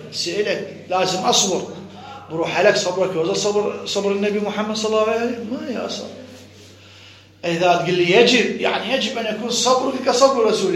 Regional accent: Iraq; ولا أخرج عن كوني عراقي

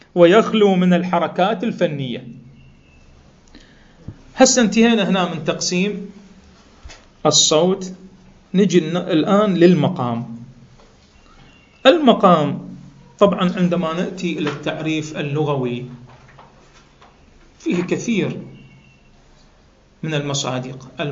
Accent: Iraq; هذا تراثي أنا كعراقي، ليش ما أحاول أهضمه وأوصله للآخرين؟

